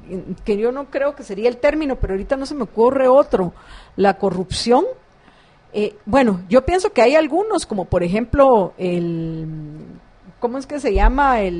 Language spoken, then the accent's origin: Spanish; Guatemala; impuestos de nosotros, los guatemaltecos, quienes pagamos impuestos en Guatemala